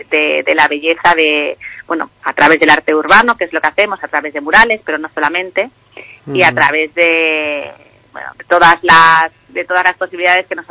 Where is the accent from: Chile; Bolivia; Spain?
Spain; Galicia; moved away as an adult; yo soy gallega y he vuelto a Galicia, que eso también lo destaco, porque siempre también me he sentido muy, muy, muy, muy de aquí, muy de la Terriña